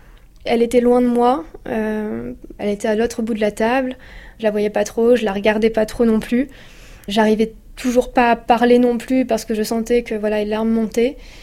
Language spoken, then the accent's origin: French; Hauts-de-France, France; je viens du Nord, du Pas-de-Calais, et en fait, dans la famille, on a quand même une cuisine qui tourne énormément autour de la viande.